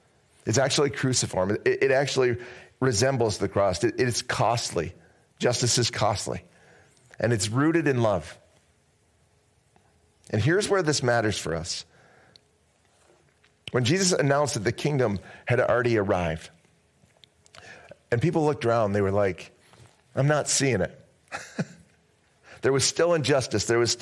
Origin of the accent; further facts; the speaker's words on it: United States; And as an American citizen, my job is to be to follow the laws of the country that I'm a part of, and to be a good citizen